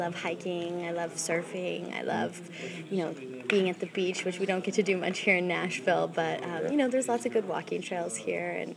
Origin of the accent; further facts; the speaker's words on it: Calgary, Alberta, Canada; moved away as an adult; now in New York City, United States; Well, I'm originally from Calgary, Canada, and I decided to go to college in Hawaii.